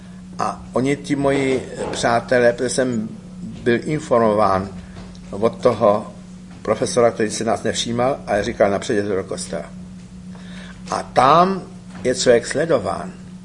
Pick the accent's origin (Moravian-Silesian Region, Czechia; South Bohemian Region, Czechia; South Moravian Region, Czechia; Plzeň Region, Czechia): Plzeň Region, Czechia; Přeštice; To víte, my tu kulturu z Čech nosili na Moravu, protože ty jsou méně kulturní, že? Tak jsme, my z Přeštic jsme museli tam do toho Brna udělat nějaký